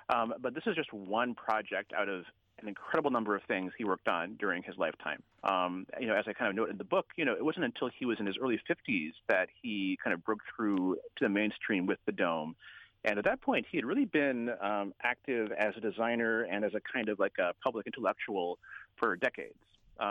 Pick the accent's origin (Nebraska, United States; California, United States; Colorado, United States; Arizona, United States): California, United States; But I grew up in the Bay Area, and when I was younger, you know, Fuller was still, at least to me, a presence.